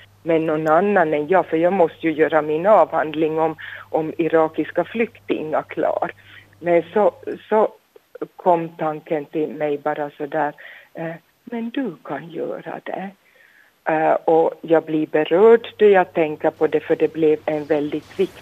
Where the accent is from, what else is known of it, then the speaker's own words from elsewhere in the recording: Vaasa, Ostrobothnia, Finland; där jag stod på gården hemma i Sundom och tänkte oj vad lugnt och skönt